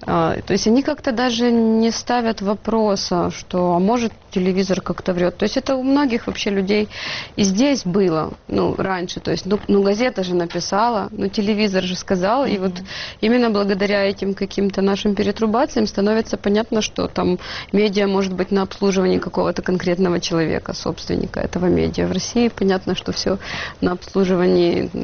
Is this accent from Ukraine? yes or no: yes; Ukraine; за то, чтобы у людей было что поесть, как каждый нормальный украинец, конечно же.